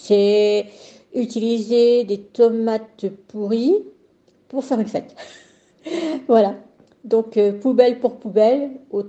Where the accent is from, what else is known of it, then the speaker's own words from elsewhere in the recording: Buñol, Valencian Community, Spain; je suis de Bugnol, nous, on a un bracelet spécial pour rentrer. Pour les Bugnoleros, c'est gratuit.